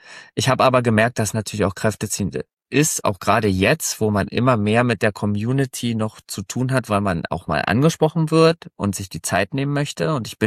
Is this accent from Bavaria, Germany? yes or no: no; Frankfurt, Brandenburg, Germany; Ich komme aus Berlin, Richtung Berlin, Brandenburg, Frankfurt an der Oder, kann man ja so sagen. Das ist ja schon fast Polen. Also wir haben ja hier die Grenze